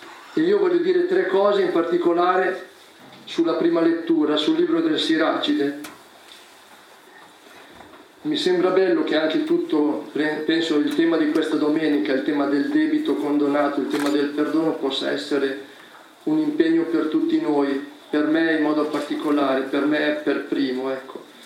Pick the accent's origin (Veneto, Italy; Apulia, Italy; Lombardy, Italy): Lombardy, Italy; Casatenovo; i miei amici di Casatenovo, che è il mio paese di origine, nella Brianza, sono partiti